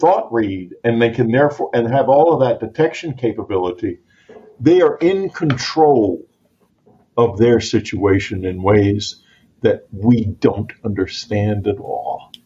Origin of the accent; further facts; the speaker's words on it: Texas, United States; Listen, I grew up in Texas where deer season meant venison season and sausage and all kinds of things.